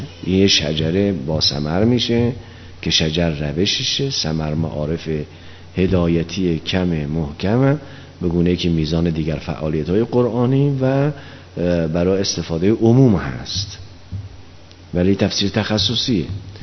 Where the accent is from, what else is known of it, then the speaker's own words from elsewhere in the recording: Mashhad, Razavi Khorasan, Iran; ما که مشهدی هستیم، منتظریم کسی از ما بپرسه که شما کجایی هستیم؟ از مشهد هست